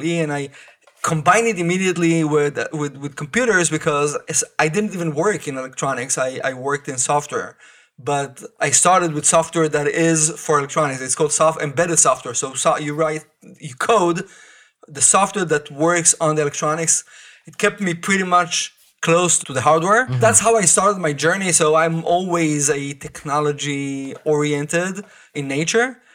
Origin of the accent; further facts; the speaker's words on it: Israel; English is a second language; I grew up in Israel.